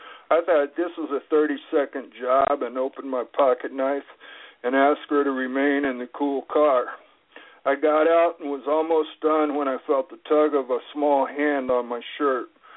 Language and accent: English; Southwest, United States; I know he's from the South. I'm from the Southwest, so, you know, I can relate.